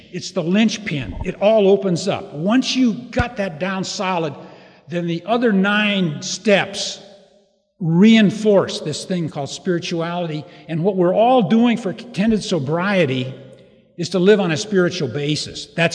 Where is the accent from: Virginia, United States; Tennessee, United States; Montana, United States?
Montana, United States; I was raised in Montana. Now, everybody doesn't love Montana, but as a boy, I absolutely loved Montana, and I had an idyllic boyhood.